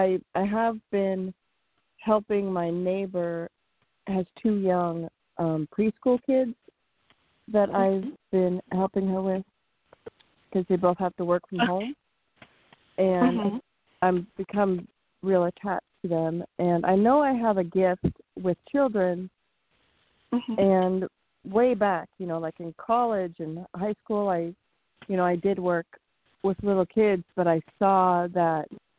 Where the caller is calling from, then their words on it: California, United States; from California.